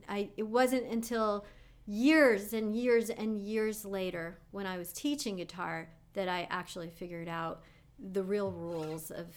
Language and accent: English; East Windsor, New Jersey, United States; I grew up in New Jersey.